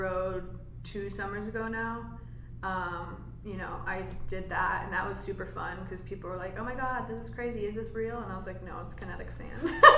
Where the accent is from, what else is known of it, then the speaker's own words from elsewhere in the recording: Aspen, Colorado, United States; I grew up in Aspen, Colorado, and it was kind of like a bubble of, you know, mayhem